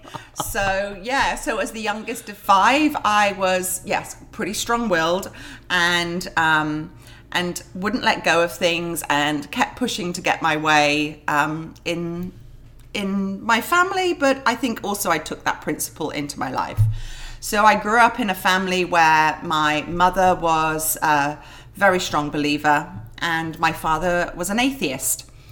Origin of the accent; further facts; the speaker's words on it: England, United Kingdom; now in Cambodia; So yes, originally from England. My family were from Manchester in the north of England